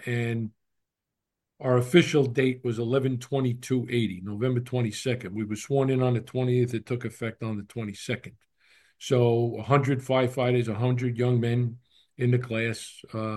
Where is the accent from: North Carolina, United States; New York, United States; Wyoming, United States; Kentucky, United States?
New York, United States; Long Island; I was a kid from Long Island.